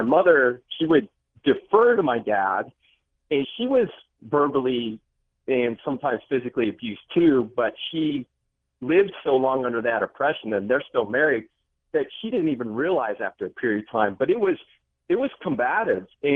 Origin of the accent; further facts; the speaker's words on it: Ohio, United States; when I was raised in, excuse me, when I was raised in Ohio.